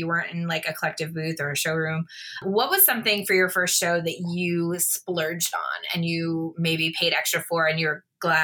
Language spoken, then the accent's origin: English; West Coast, United States; I come from the West Coast when I do my shows in New York